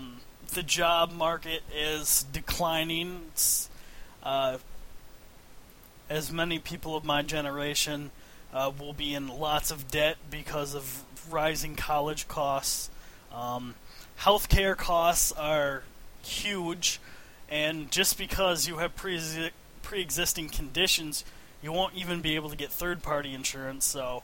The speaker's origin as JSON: {"language": "English", "country": "United States", "said": "I am American. I know I have a lot of foreign listeners. And I love America. I'm glad I was born here."}